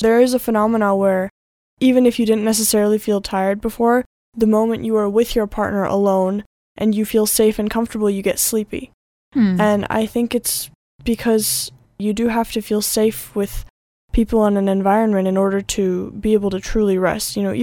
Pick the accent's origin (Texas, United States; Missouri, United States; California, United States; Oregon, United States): California, United States; Los Angeles; now in Gyumri, Armenia; I'm from Los Angeles, California, from the United States, and I have been in Gyumri for 9 months, and this is one of my final endeavors before I leave Armenia.